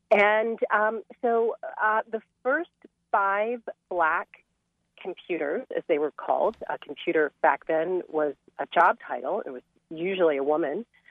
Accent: Hampton, Virginia, United States; I grew up in Hampton, Virginia.

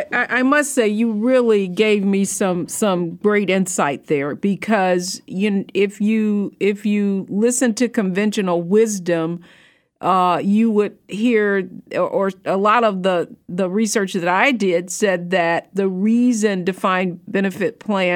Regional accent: Detroit, Michigan, United States; And I'm from Detroit, yeah, so it's interesting.

